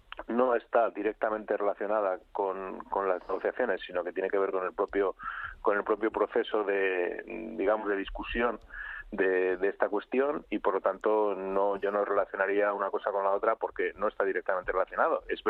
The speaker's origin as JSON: {"language": "Spanish", "region": "Basque Country", "country": "Spain", "said": "como diputado vasco que soy, le puedo asegurar que esto es un concepto en el País Vasco asumido"}